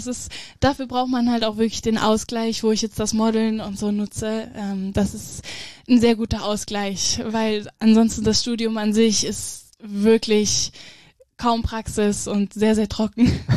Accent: Obershofen, Hesse, Germany; moved away as an adult; also born or lived in Gießen; now in Frankfurt, Germany; da bin ich geboren, also beziehungsweise ich bin in Gießen geboren, aber in Obershofen aufgewachsen und habe dort bis zu meinem 19. Lebensjahr gewohnt.

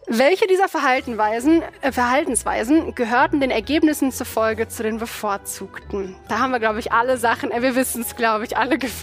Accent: Duisburg, North Rhine-Westphalia, Germany; Ich bin in Duisburg aufgewachsen und da bin ich mit der Bahn gefahren, mit der 903.

